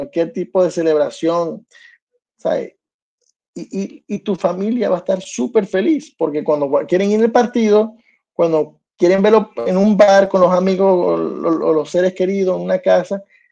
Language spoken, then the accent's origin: Spanish; New Jersey, United States; Y en New Jersey, donde yo crecí